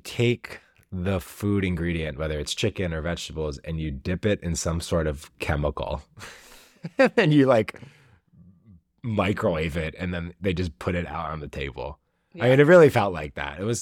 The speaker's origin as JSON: {"language": "English", "region": "New Jersey", "country": "United States", "said": "I'm from New Jersey. Like, there are New Jersey phrases."}